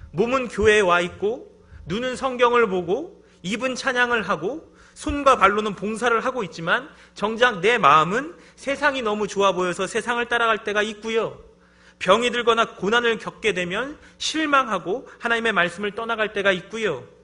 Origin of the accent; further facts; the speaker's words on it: Seoul, South Korea; 제 고향이 서울이라서 그런가 봐요.